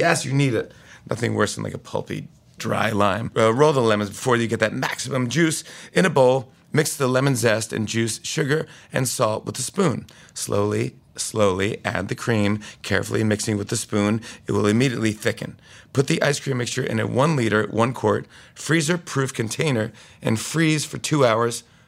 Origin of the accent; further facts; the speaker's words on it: Ireland; I could say that as an Irish person.